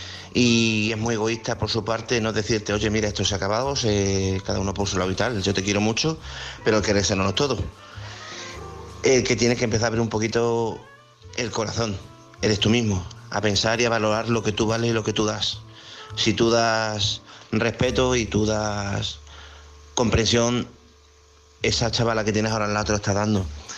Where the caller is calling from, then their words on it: Badajoz, Extremadura, Spain; de Badajoz.